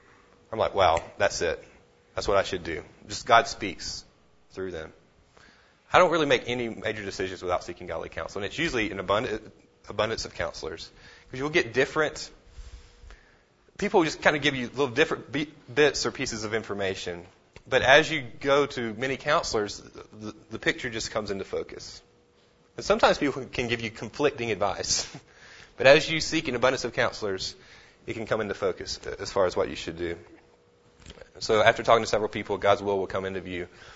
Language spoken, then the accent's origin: English; Florida, United States; I know for me, my parents, I'm from Florida, and so I was finishing seminary in Texas